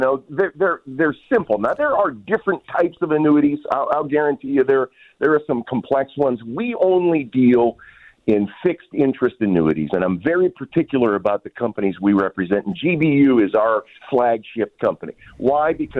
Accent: Canonsburg, Pennsylvania, United States; Grew up, I was born and raised in Canonsburg, graduated from Canon Mac. And while I've traveled a lot due to my career, I moved back here in 2008

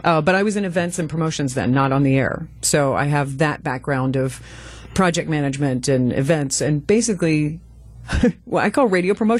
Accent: Louisville, Kentucky, United States; now in Milwaukee, United States; I grew up in Louisville, Kentucky, so I always say I'm a Milwaukeean by choice, not by birth.

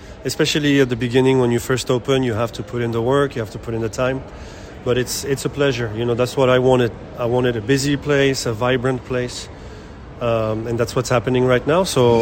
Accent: Paris, Île-de-France, France; moved away as an adult; now in San Francisco, United States; I was born and raised in Paris, so always wanted... I've been in San Francisco 17 years already

